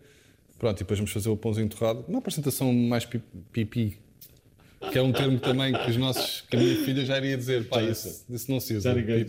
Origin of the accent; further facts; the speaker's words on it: Carcavelos, Lisbon, Portugal; also born or lived in Oeiras; Nasci em Oeiras, mas cresci em Carcavelos.